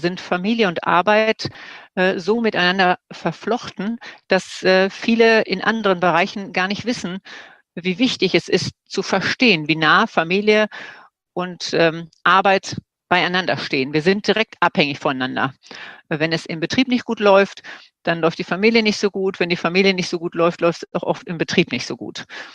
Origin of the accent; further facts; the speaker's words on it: Seppenrade, North Rhine-Westphalia, Germany; ich komme aus Seppenrade. Das ist im Kreis Coesfeld.